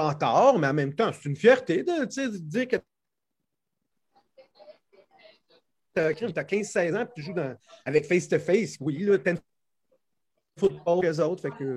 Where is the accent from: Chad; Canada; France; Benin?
Canada; Laval, Quebec; Moi, j'étais de Laval avec Chuck.